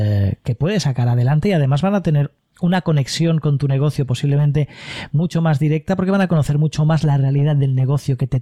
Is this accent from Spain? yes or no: yes; Barcelona, Catalonia, Spain; en mi caso, por ejemplo, que vengo de Barcelona y bueno, luego me he venido a provincias